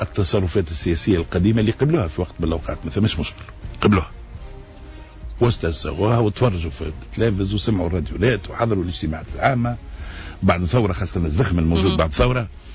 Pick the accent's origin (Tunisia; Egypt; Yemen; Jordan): Tunisia; انا تونسي